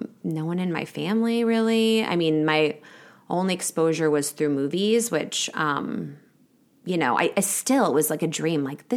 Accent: Kansas, United States; I grew up in Kansas.

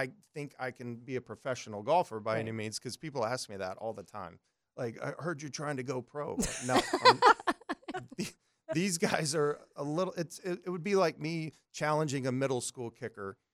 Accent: Texas, United States; it's very similar to where I grew up in Texas and went to school in Louisiana.

